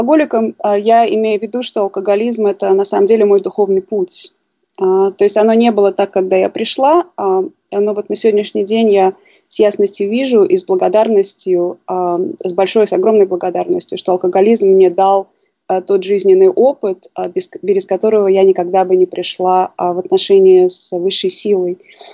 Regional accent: Saint Petersburg, Russia; born there; То есть я родилась в Питере, в семье алкоголика.

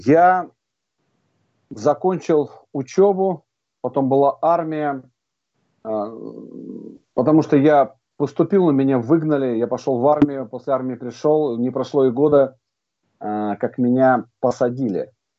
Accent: Moscow, Russia; я алкоголик, алкоголик из Москвы. Вот, мне 45 лет, недавно исполнилось, 5 февраля.

